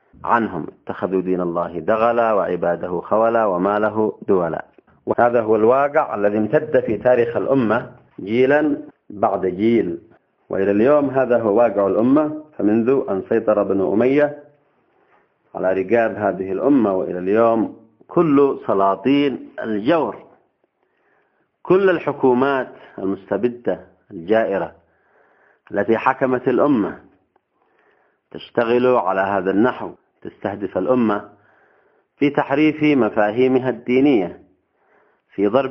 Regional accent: Yemen; حتى ولو كان ضد بلدهم، كما يحصل في بلدنا اليمن

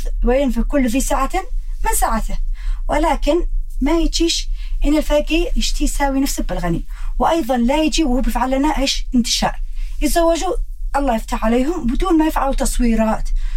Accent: Yemen; accent: Yemeni; بمصطلحنا أو بلهجتنا احنا اليمنية

